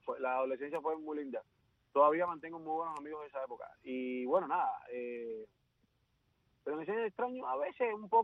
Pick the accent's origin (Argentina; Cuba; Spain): Cuba; cuando niño pasé muchísimo trabajo en Cuba.